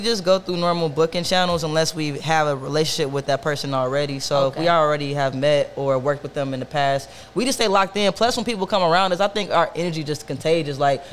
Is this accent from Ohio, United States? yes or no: yes; Cincinnati, Ohio, United States; And then just remembering where I'm from, like, I'm from Cincinnati.